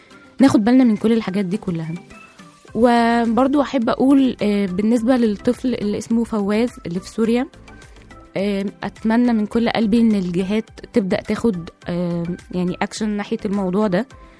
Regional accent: Egypt; يعني مثلا احنا عندنا في مصر عادي جدا

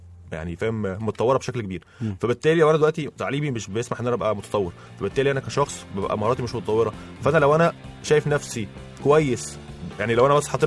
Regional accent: Egypt; اللي حواليا كلنا كمصريين مش بنقرا، وانا اولهم

